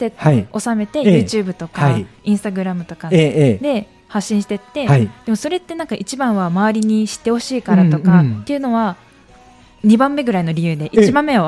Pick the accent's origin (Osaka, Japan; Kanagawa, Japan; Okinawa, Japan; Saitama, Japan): Okinawa, Japan; やっぱり沖縄で生まれ育ってたので